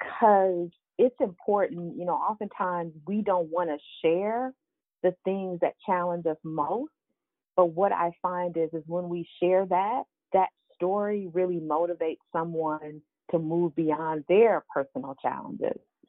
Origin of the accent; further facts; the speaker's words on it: Cleveland, Ohio, United States; now in DMV, United States; yes, I live in the DMV, but I am originally from Cleveland, Ohio.